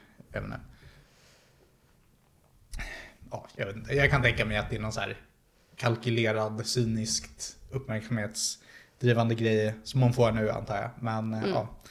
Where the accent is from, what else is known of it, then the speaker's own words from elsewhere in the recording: Uppsala, Uppsala County, Sweden; Jag är uppvuxen i Uppsala, precis.